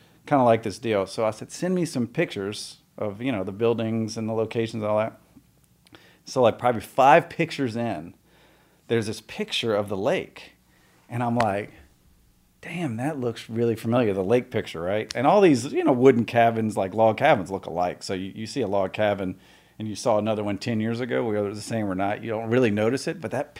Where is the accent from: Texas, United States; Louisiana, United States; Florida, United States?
Louisiana, United States; New Orleans; born there; So, you know, I was born in New Orleans, moved around a bunch.